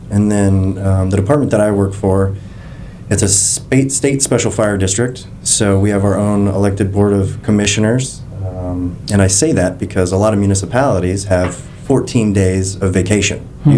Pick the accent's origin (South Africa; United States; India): United States; Clearwater, Florida; a 36-year-old second-generation Clearwater native.